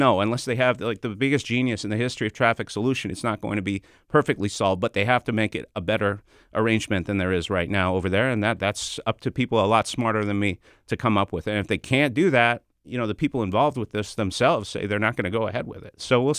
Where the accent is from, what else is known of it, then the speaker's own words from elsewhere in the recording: Montreal, Quebec, Canada; Well, I grew up in Montreal where they built the biggest, and I covered the opening of it.